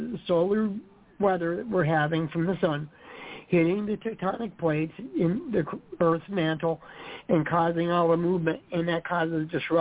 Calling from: Pennsylvania, United States; I'm in Pennsylvania.

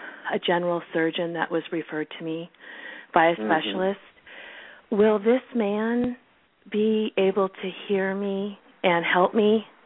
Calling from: California, United States; I'm calling from California.

